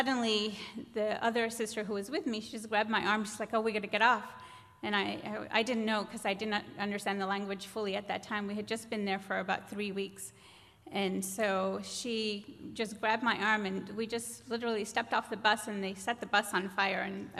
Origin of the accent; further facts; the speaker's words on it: United States; So being an American, I was sent to see if I could get my visa